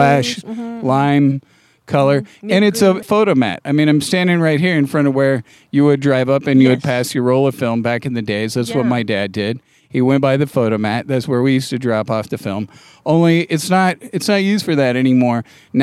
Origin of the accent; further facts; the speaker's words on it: Oklahoma, United States; I'm from Oklahoma. Oh, that could be like an OU Sooners football situation.